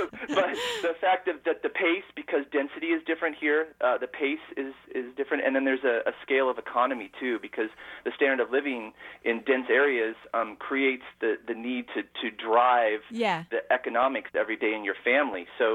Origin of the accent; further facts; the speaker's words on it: Wichita, Kansas, United States; also born or lived in Chicago; now in Los Angeles, United States; I've lived in Los Angeles for the last 16 years. My parents live in Kansas City for the last 25. I grew up in Wichita, Kansas, and lived in Chicago.